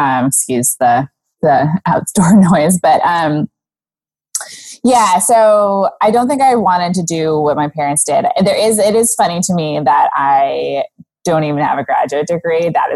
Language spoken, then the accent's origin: English; Santa Barbara, California, United States; also born or lived in Iceland; So I was actually born in Iceland. I have Icelandic parents, but I grew up in California, Santa Barbara, California.